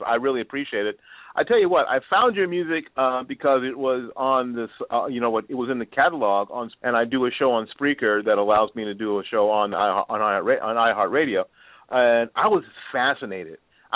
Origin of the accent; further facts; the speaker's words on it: Newark, New Jersey, United States; born there; Because I was born in the wonderful garden city of Newark.